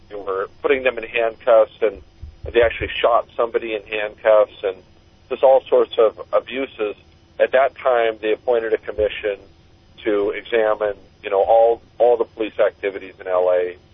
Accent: Fremont, California, United States; I grew up in Fremont, yeah.

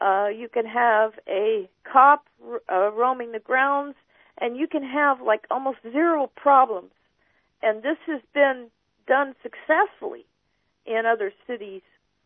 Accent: Los Altos, California, United States; I grew up in this general area. I was raised in Los Altos.

